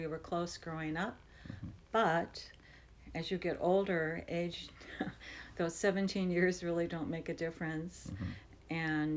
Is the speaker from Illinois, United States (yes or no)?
no; Glendale, California, United States; born there; I was born in Glendale, California, which is Southern California, 1947.